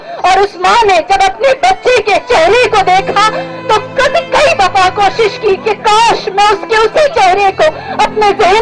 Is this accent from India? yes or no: no; Gilgit-Baltistan, Pakistan; میں خود گلگت بلتستان سے ہوں.